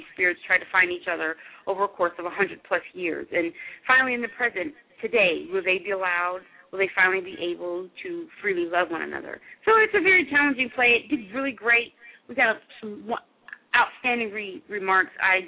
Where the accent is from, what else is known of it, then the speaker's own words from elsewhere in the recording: Richmond, United States; I put them up here in Richmond, in my hometown of Richmond.